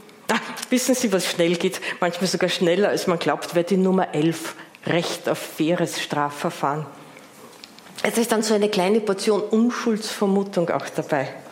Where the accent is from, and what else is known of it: Austria